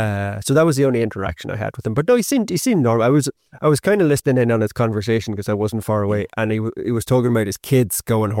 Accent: Ireland; And he heard my accent. He was like, oh, you're from Ireland, are you? And I was like, yeah.

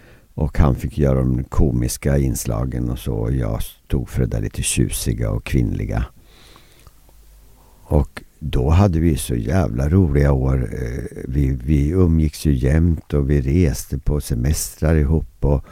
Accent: Eskilstuna, Södermanland, Sweden; jag kom ju från Eskilstuna

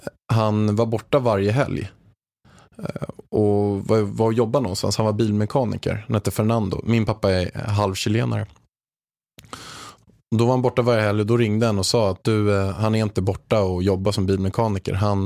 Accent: Haninge, Stockholm County, Sweden; Det är ju så att jag är uppväxt i Haninge i grunden, en förort utanför Stockholm. Med en lite halvstrulig uppväxt.

